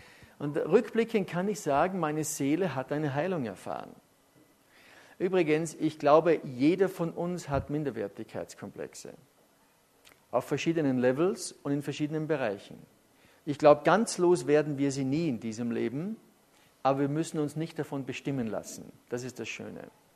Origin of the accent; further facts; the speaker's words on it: Ramsau, Styria, Austria; ich wohne immer noch im Haus, wo ich geboren bin, in der Ramsau.